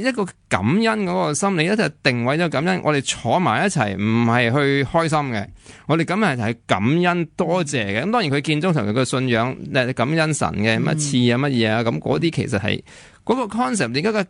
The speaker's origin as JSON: {"language": "Cantonese", "country": "China", "said": "即系扣上一啲我哋中国人嘅，譬如我哋都有呢个重阳节"}